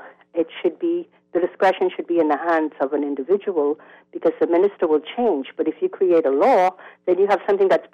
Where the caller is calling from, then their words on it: France; I'm calling you from France.